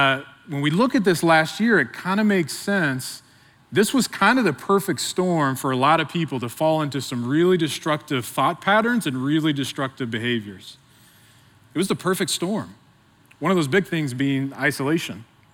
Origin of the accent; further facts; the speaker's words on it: Midwest City, Oklahoma, United States; I grew up here in Oklahoma, born and raised. I'm from Midwest City, just on the other side of town.